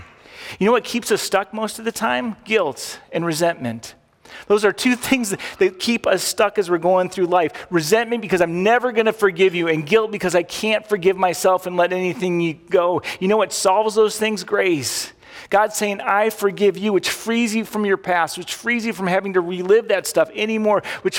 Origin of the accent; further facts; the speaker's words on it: United States; Most of us, we grew up in America, we just are.